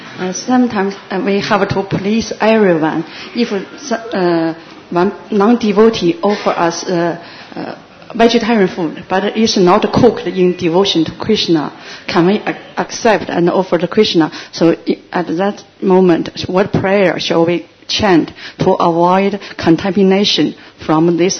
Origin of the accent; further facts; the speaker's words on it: Shanghai, China; Yeah, I'm from Shanghai, China.